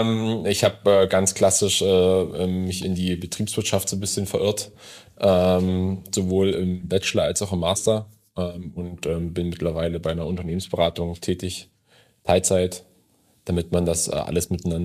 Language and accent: German; Halle, Saxony-Anhalt, Germany; now in Leipzig, Germany; Nein, ist meine Heimat, kann man fast schon sagen. Da bin ich groß geworden.